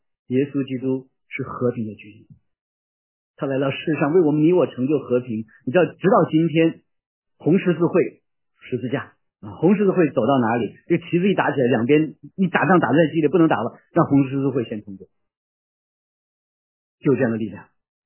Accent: Beijing, China; 我小时候生在这个长在这个北京城里面，老北京见面

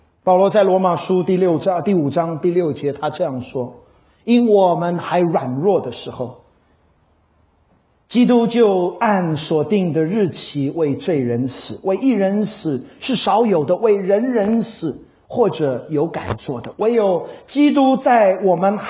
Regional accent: China; 我想跟我们中国人的历史非常非常的类似

